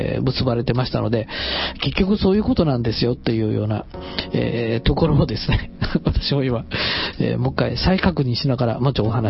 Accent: Kansai, Japan; 私はまあ、幸い関西人なんで、何でもソースっていう。

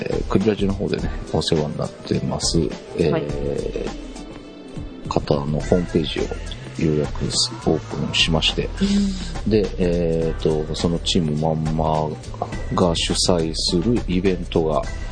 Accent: Nara, Japan; 地元の奈良に

